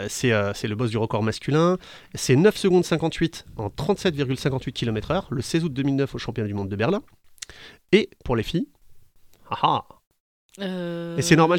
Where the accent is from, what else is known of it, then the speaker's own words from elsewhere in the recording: France; Et après, parce qu'on est français